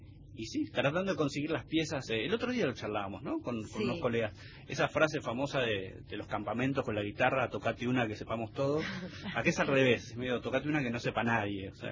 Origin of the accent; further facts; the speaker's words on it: Bariloche, Río Negro, Argentina; also born or lived in Buenos Aires; yo nací en Buenos Aires, pero me crié en el interior. Hice la primaria y la secundaria en la Patagonia, donde... soy de Bariloche